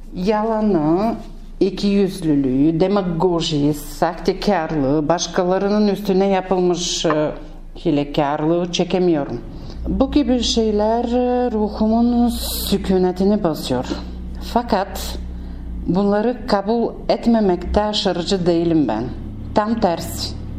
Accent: Veselets, Razgrad Province, Bulgaria; Deli Orman'ın kalbinde doğdum ve büyüdüm. Ruhumun kökenleri kara toprağın ta derinlerinde ve Razgrad ili Zavet ilçesi olan Veselet köyünün ormanlarındadır.

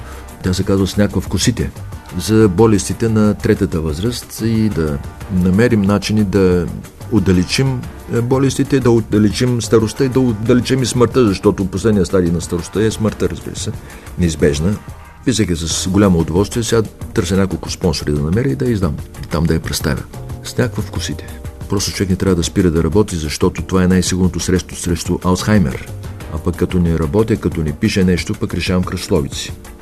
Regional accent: Yambol, Yambol Province, Bulgaria; moved away as an adult; now in Sofia, Bulgaria; 78 година дойдох. С 6 години лекарска практика. Не се чувствам столичанин, макар че живея близо 40 години. Аз съм си ямболия с любов към Родопите.

